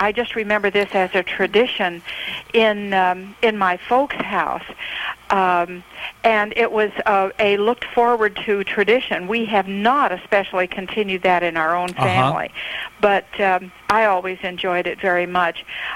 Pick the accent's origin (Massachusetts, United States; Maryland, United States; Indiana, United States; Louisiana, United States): Indiana, United States; I'm from Indiana, and my husband's from Missouri.